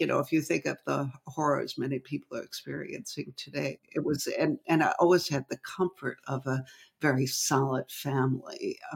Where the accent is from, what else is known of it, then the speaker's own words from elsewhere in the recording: Midwest, United States; I was from the Middle West. I was really scared.